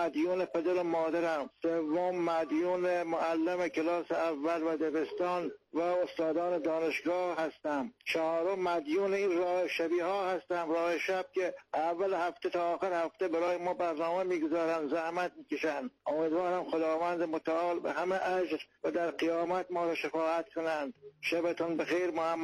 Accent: Iran; من به عنوان یک ایرانی

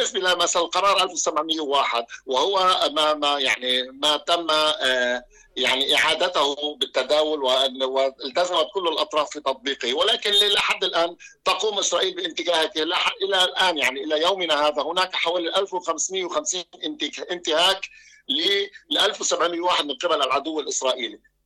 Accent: South Lebanon, Lebanon; وأنا ابن الجنوب اللبناني

